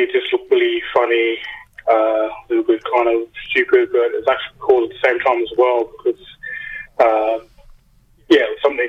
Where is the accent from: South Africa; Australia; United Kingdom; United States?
Australia; Santa Teresa, Northern Territory; Yeah, well, I'm from Newport, a Santa Teresa community here in the Northern Territory, about 70-80k southeast from Alice Springs.